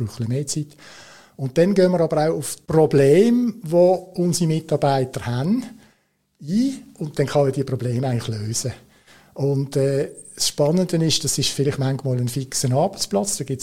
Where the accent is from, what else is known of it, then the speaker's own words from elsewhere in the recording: Switzerland; Und dann schaust du so als Schweizer am Boden